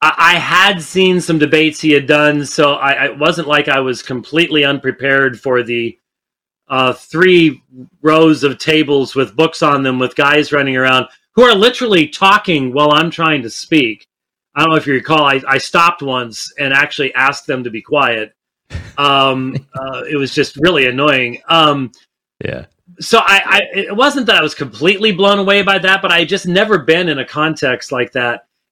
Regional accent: Scotland, United Kingdom; I'm Scottish. I'm not a hugger

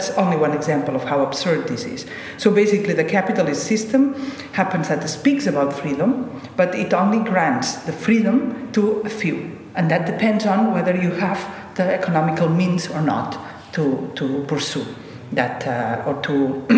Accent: Barcelona, Catalonia, Spain; the political situation in my own country, that's Catalonia. I come from Barcelona.

